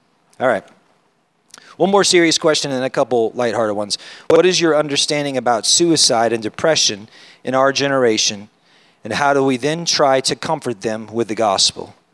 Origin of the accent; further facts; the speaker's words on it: California, United States; So I grew up in Northern California. I was talking to Kevin about this last night, and it was real country. It was like there was less than 2,000 people in my town.